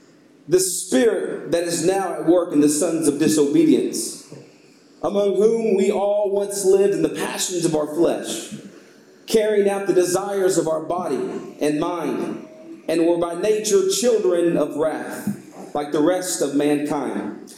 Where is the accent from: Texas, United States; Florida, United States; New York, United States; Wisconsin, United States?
Texas, United States; Houston; I was raised in Houston, Texas. I come from a very broken family.